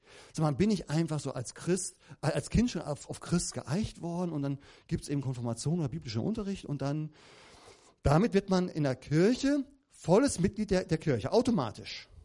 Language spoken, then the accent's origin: German; North Rhine-Westphalia, Germany; Ja, merkt man, wir sind aus Westfalen, da muss man Apfelbaum haben.